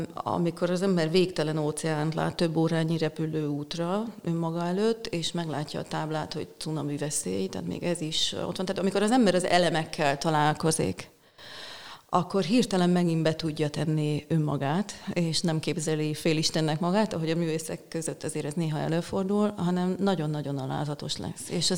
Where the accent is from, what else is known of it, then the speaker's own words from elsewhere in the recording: Szeged, Csongrád-Csanád, Hungary; born there; now in Székesfehérvár, Hungary; én egyébként szegedi születésű vagyok